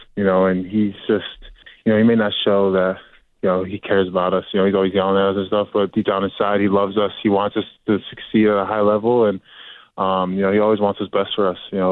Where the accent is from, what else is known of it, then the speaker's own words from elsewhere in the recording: Connecticut, United States; growing up in Connecticut, watching Connecticut my whole life